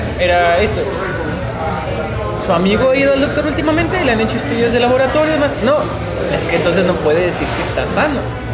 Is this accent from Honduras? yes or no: no; Mexico; Pero como mexicanos, específicamente como cultura, no tenemos la cultura de acudir al médico